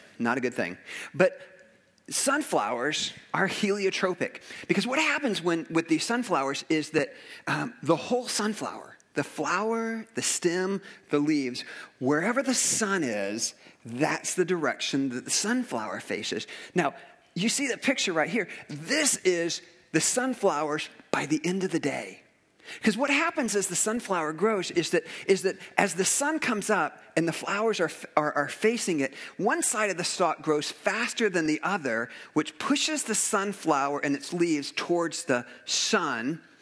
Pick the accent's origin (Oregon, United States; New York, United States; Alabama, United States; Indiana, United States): Indiana, United States; Fort Wayne; I remember a long road trip that I took with our church growing up in Fort Wayne